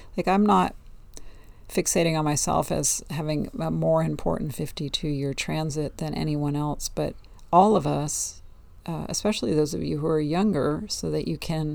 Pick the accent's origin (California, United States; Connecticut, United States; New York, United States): California, United States; I moved down here. I'm from the Northern California. I moved to Southern California. Now I'm moving back, but not where I was 13 years ago.